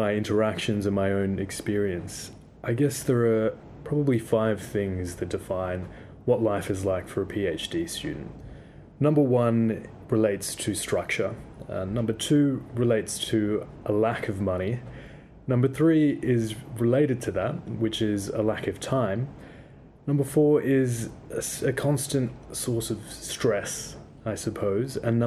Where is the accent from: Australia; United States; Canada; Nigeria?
Australia; now in London, United Kingdom; I'm originally from Australia. I did my undergraduate degree there in law and international relations.